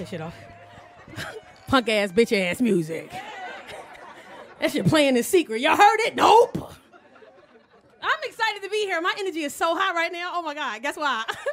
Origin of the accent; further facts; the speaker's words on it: New York, United States; now in Los Angeles, United States; I tried to get high once out here in L.A. I'm from New York.